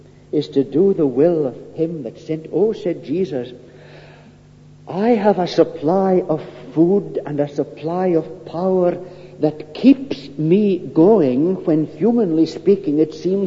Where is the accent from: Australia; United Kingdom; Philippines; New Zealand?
United Kingdom; Scotland; we're Scottish folk by and large, they're not going to go around wearing their heart on their sleeves